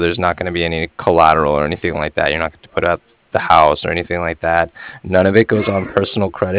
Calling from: Cardiff, Wales, United Kingdom; I was calling from Cardiff

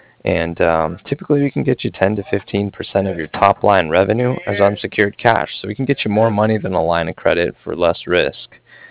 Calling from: Cardiff, Wales, United Kingdom; I was calling from Cardiff

